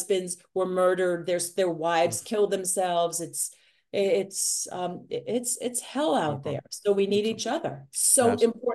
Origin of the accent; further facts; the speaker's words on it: New York, United States; I'm a New Yorker.